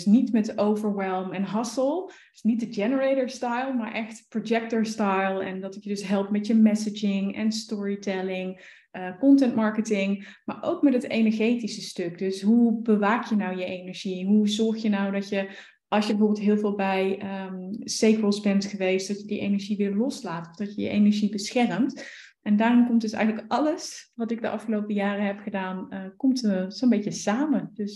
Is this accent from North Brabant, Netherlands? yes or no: yes; North Brabant, Netherlands; geboren en getogen Brabantse. Ik woon ook nog steeds in Brabant.